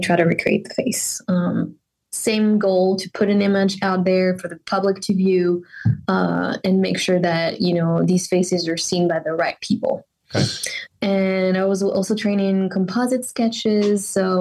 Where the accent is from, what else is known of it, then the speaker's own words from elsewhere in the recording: Paris, Île-de-France, France; English is a second language; I am from France. I was raised in France, in Paris.